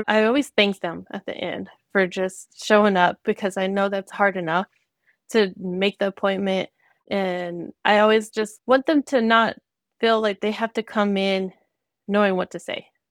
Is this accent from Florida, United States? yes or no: no; Monahans, Texas, United States; I grew up in Monahans most of my life, so being able to bring mental health back to Monahans specifically